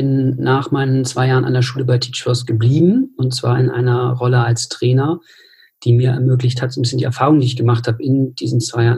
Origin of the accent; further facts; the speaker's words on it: Hamburg, Germany; dass ich bin selber Hamburger